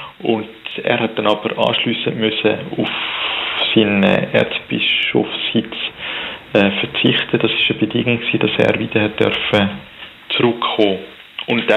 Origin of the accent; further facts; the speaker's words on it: Switzerland; wirklich nicht so wie bei uns in der Schweiz oder auch in anderen europäischen Ländern